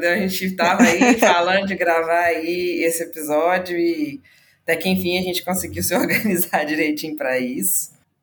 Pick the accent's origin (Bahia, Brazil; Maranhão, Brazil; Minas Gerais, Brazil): Minas Gerais, Brazil; Belo Horizonte; now in São Paulo, Brazil; Sou jornalista, amiga da Letícia há mais de 10 anos, também sou mineira de Belo Horizonte, mas moro em São Paulo há mais de 8 anos.